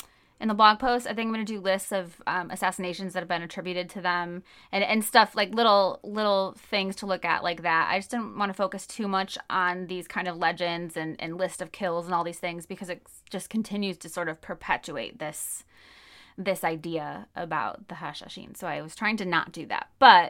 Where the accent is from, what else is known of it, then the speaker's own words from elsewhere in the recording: United States; just because I'm an American in the 2000s